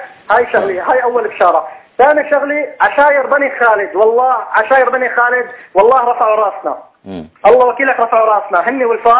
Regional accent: Homs, Homs Governorate, Syria; أخي أنا من حمص

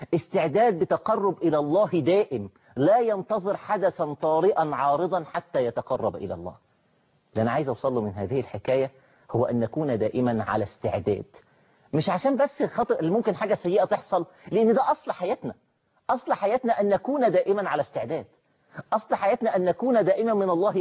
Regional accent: Egypt

